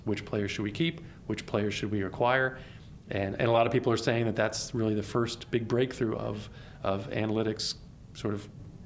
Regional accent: Pittsburgh, Pennsylvania, United States; because I'm from Pittsburgh.

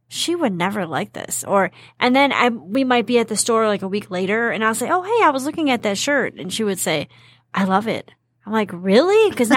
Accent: Dearborn, Michigan, United States; I literally took the bus twice my entire life to Fairlane Mall. Okay, I grew up in Dearborn.

